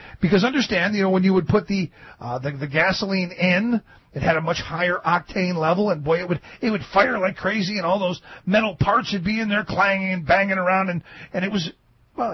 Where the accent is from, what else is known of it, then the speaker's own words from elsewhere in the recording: Cleveland, Ohio, United States; Remember, I grew up in Cleveland, home of the Clean Water Act.